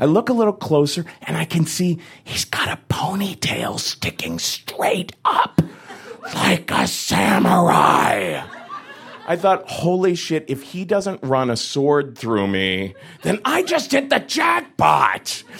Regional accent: Ohio, United States; But I'm from Ohio. I don't know how to be disagreeable, you know?

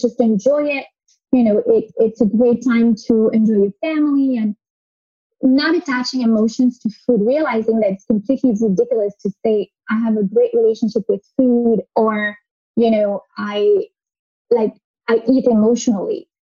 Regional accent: United States; But I do understand the struggle because I grew up in the United States.

